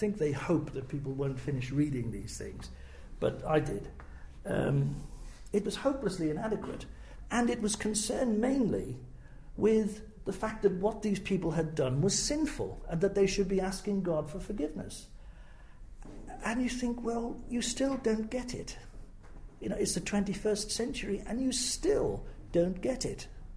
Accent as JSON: {"language": "English", "town": "Cardiff", "region": "Wales", "country": "United Kingdom", "tie": "born or raised there", "said": "I was not abused, but my hometown in Cardiff had an archbishop in the 90s"}